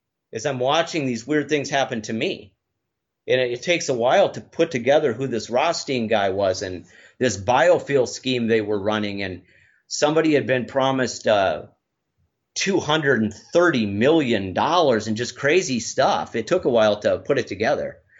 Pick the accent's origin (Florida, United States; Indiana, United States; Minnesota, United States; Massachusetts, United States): Minnesota, United States; because I'm from Minnesota and I'm able to tape record calls under state and federal statute